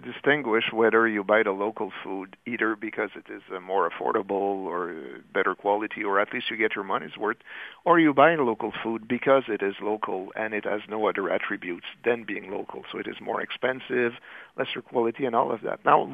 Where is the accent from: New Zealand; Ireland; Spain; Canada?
Canada; where I grew up in Canada, trust me, we import labor from other countries to work our fields.